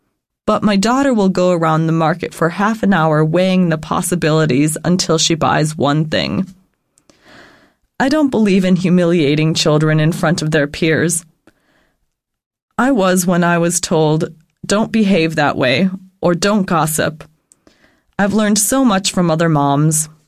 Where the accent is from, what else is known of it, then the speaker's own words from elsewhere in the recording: Nashville, Tennessee, United States; now in Los Angeles, United States; I grew up in Nashville, and my parents taught me to respect my elders. We'd say things like "yes, ma'am," and "no, sir," to adults. But kids in Los Angeles don't do that.